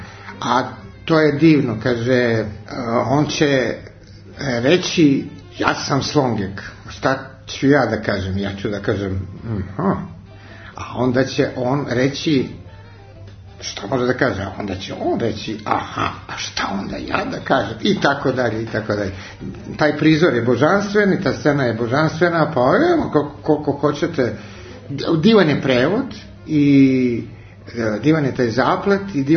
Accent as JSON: {"language": "Serbian", "town": "Obrenovac", "region": "Belgrade", "country": "Serbia", "tie": "born or raised there", "said": "rastao sam u Srpskoj Palanci u Obrenovcu."}